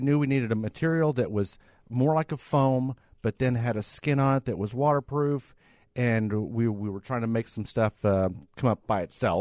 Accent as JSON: {"language": "English", "town": "Indianapolis", "region": "Indiana", "country": "United States", "said": "Indianapolis."}